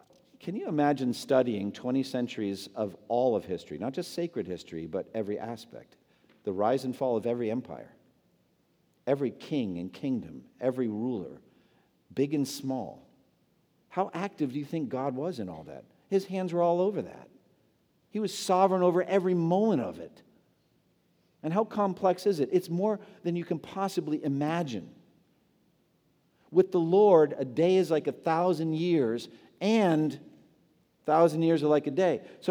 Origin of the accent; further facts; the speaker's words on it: Boston, Massachusetts, United States; I was in the Boston Public Library a number of years ago. I'm from Boston.